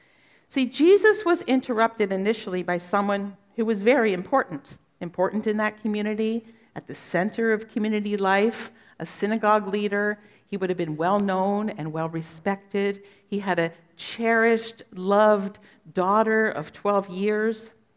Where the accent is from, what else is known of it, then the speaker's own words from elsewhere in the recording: Pennsylvania, United States; because I grew up in Pennsylvania and the Amish have horse and buggies that are driving on the roads